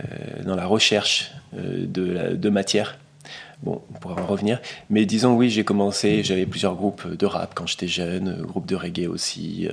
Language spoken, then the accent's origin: French; Forcalquier, Provence-Alpes-Côte d'Azur, France; moved away as an adult; also born or lived in Paris; now in Entrechaux, France; J'ai grandi à Fort-Calquier, je suis parti à 18 ans pour les études à Paris, j'y suis resté pendant 13 ans, et ensuite je suis descendu avec ma compagne et mes deux enfants à Entrechaux, c'est un petit village côté de Vaison-la-Romaine